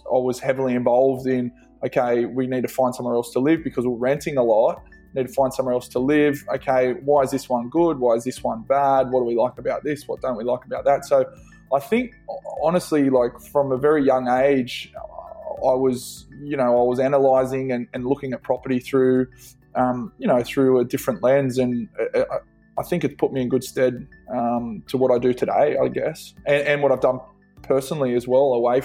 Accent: New South Wales, Australia; I grew up on the Central Coast. It's about an hour and a half north of Sydney. Pretty quiet sort of a beach town, I guess, or beach region.

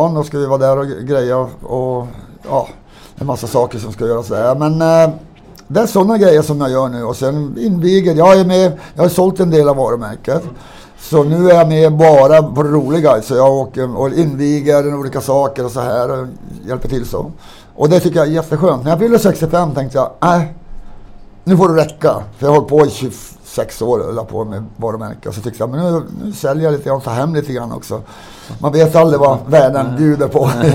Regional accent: Kiruna, Norrbotten County, Sweden; born there; Utan min pappa var född där. Jag född i Kiruna.

